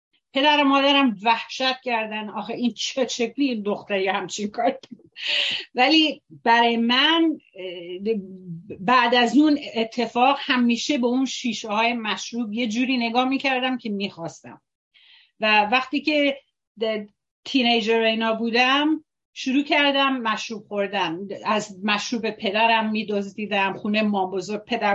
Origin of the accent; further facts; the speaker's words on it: Iran; born there; Persian is a second language; من در ایران به دنیا آمدم زمان شاه